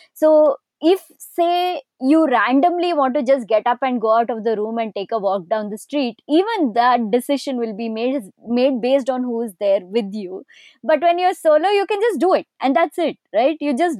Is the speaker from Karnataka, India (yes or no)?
yes; Bangalore, Karnataka, India; growing up in Bangalore, Bangalore is one of the fairly safer cities in India, honestly.